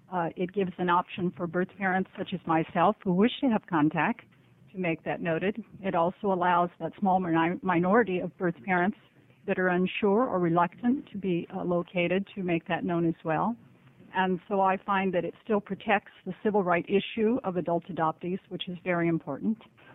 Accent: Beaverton, Oregon, United States; from Beaverton, Oregon

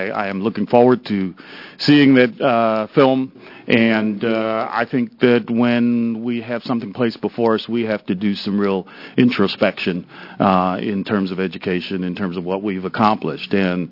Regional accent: Washington, District of Columbia, United States; I grew up in Washington, D.C., and since Dwight Eisenhower, every president has said he's going to be the education president of the United States.

